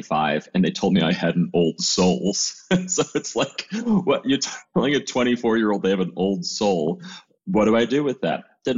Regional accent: Buffalo, New York, United States; I grew up in Buffalo, so it's like New York City wasn't that far away.

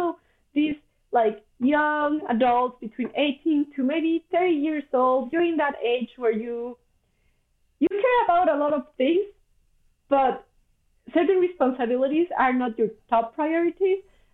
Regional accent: Mexico; English is a second language; Like I come from Mexico. And when I came here, we don't have a deposit system in Mexico.

